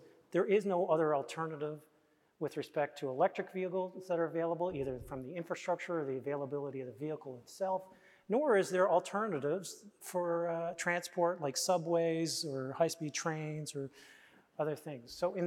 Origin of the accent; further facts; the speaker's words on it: Newfoundland and Labrador, Canada; Because for us, of course, Tim, growing up in Newfoundland and Labrador, it's no secret. People, the edge that we have in Newfoundland and Labrador is the desire to hit punch above our weight.